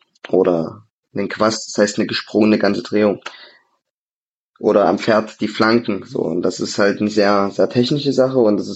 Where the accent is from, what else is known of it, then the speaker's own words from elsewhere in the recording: Saxony, Germany; born there; ich bin ja Vogtländer, gebürtiger.